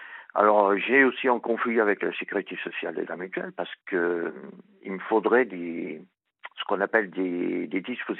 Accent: Réunion; Moi, je suis un réunionnais, mais blanc, tout blanc.

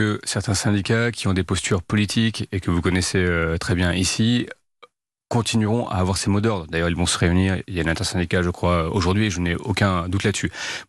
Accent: France; en tant qu'Européens, en tant que Français

